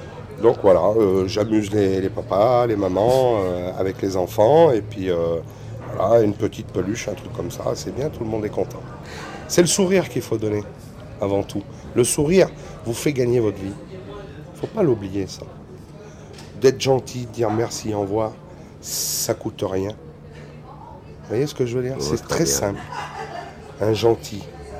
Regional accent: France; qu'on est français itinérant

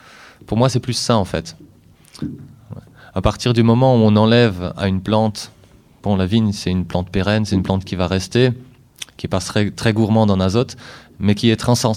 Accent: Grand Est, France; Je veux dire, chez nous, en Alsace, on a une zone en plaine qui s'appelle la Hart.

